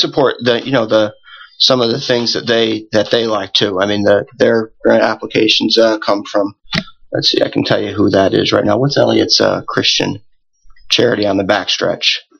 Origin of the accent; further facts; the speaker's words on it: Saratoga, United States; I grew up in Saratoga. I've lived here since 1995.